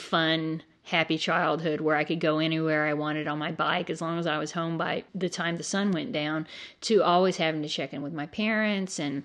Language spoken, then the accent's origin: English; the South, United States; As a Southerner, I love obstacles for my characters.